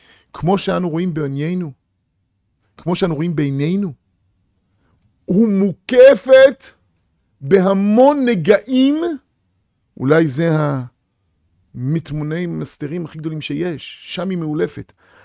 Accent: Tel Aviv, Tel Aviv District, Israel; אני מגיע מתל אביב. אני למד בישיבה בתל אביב, בישיבת מעלה אליהו.

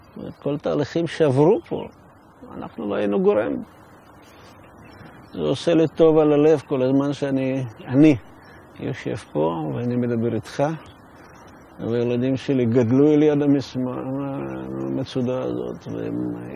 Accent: Moscow, Russia; ילד יהודי שנולד במוסקווה, במרכז העיר.

